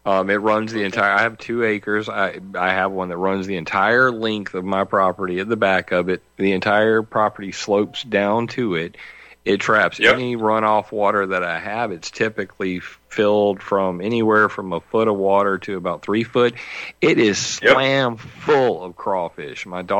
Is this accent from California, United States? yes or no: no; Flint, Michigan, United States; So when you combine a situation like Flint, Michigan, where, you know, personally, my hometown